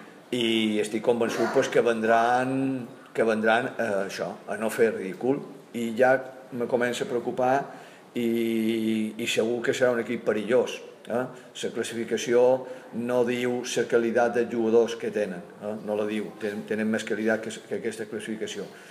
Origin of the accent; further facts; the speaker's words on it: Balearic Islands, Spain; Perdona que hable mucho, que soy mallorquín, pero.